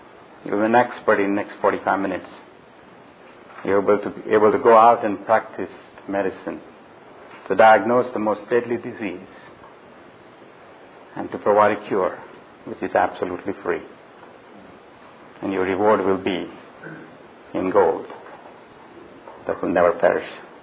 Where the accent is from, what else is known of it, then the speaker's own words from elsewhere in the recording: Lewisville, Texas, United States; I'm from Louisville, Texas.